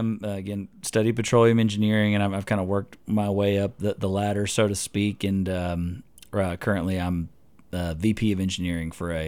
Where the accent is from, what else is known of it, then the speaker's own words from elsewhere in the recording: Magnolia, Texas, United States; I grew up in Southeast Texas, actually, so around the Houston area. Specifically, Magnolia is kind of what I call my hometown.